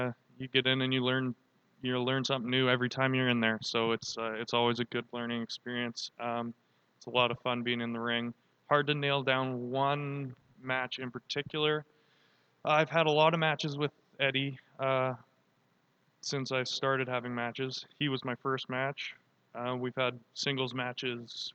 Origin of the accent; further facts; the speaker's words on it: Victoria, British Columbia, Canada; I was born and raised in Victoria, British Columbia. Been there for 27 years. I'm 27 years old.